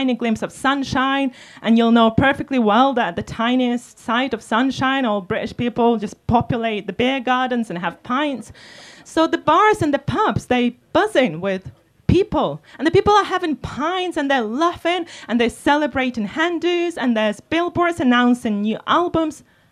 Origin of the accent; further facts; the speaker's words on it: Ukraine; English is a second language; now in Manchester, United Kingdom; And in a way, I was grieving the loss of my home country as I knew it.